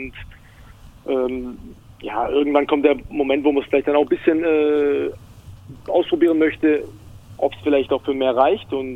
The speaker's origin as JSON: {"language": "German", "town": "Bönnigheim", "region": "Baden-Württemberg", "country": "Germany", "tie": "born or raised there", "said": "in meinem Heimatort in Bönnigheim, knapp 90 Kilometer von Mannheim entfernt"}